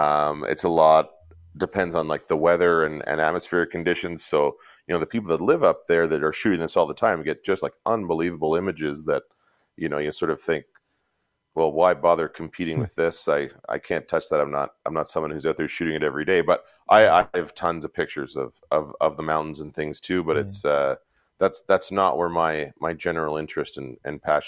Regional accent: Ontario, Canada; now in Calgary, Canada; I'm originally from Eastern Ontario in Eastern Canada, and I moved to Calgary about 15 years ago.

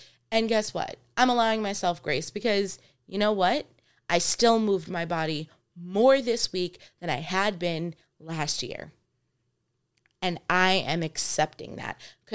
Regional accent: New York City, New York, United States; people often think that, you know, we're rude because we're just from New York

